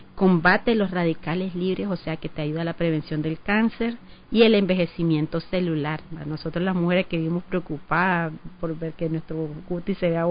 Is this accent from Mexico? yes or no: no; Nicaragua; por eso es que nosotros estamos acostumbrados, de hecho, como nicaragüense, a poner una ración de tortilla